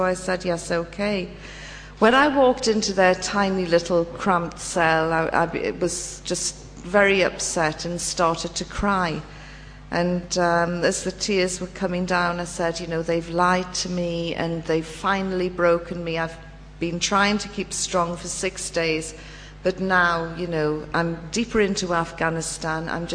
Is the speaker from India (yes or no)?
no; United Kingdom; I'm British, which always raises a smile.